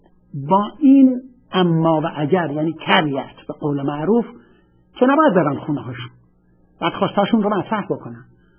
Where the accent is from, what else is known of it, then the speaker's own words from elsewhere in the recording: Iran; به عنوان یه ایرانی اعتبار همه ما میره بالا